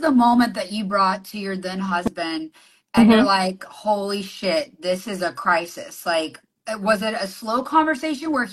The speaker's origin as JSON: {"language": "English", "region": "the South", "country": "United States", "tie": "born or raised there", "said": "that's, like, how I was raised here in the South."}